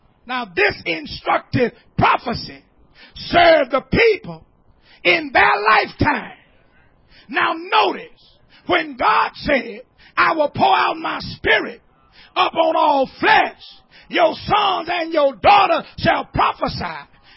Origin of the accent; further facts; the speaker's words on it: Greenville, Mississippi, United States; I went down to my hometown in Greenville, Mississippi.